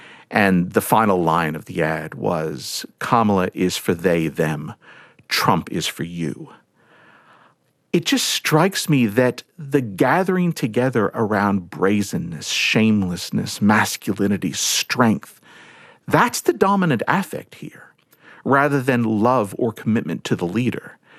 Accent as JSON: {"language": "English", "country": "United States", "tie": "born or raised there", "said": "Look, I grew up in the United States, and as much as I've tried to leave some of those aspects behind, I can't altogether."}